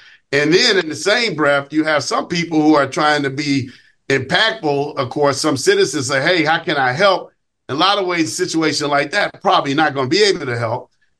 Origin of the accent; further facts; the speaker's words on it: Chicago, Illinois, United States; times that we live in, especially in the city of Chicago. Every city's not like that. I get it. But my hometown is like that.